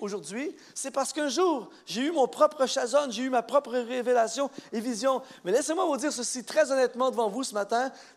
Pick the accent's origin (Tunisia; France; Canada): Canada; Parce que, par exemple, chez nous au Canada, les pasteurs, les leaders